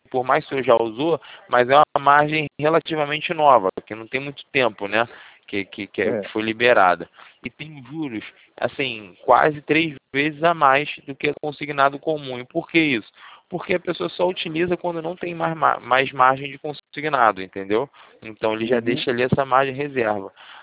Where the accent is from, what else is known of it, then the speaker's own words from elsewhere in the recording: Rio de Janeiro, Brazil; eu sou do Rio. Moro no centro do Rio.